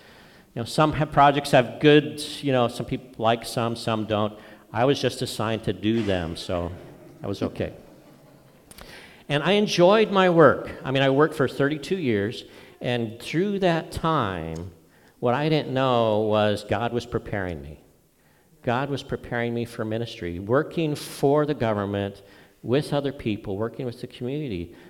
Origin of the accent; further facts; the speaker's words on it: Atwater, California, United States; and I grew up in Atwater. Yay! My dad was in the Air Force, so he was stationed at Castle.